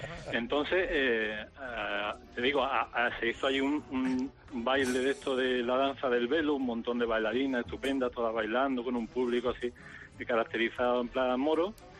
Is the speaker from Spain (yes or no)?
yes; Seville, Andalusia, Spain; yo soy sevillano, pero soy de los sevillanos que no tienen ninguna gracia.